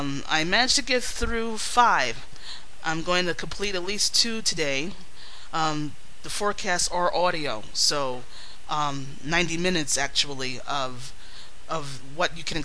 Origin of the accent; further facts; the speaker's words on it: New York, United States; Being that I am from New York and raised in the Bronx and became a Yankee fan over 30 years ago